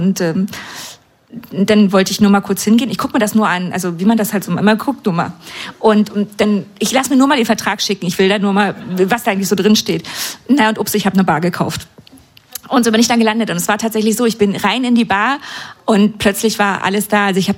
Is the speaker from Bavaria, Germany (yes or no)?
no; Berlin, Germany; born there; Und um dem noch eins draufzusetzen, ich bin sogar gebürtige Berlinerin.